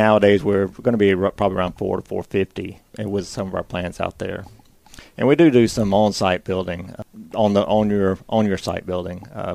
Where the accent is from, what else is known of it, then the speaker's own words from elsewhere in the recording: Conyers, Georgia, United States; I grew up right here in Metro Atlanta, out in Conyers, actually.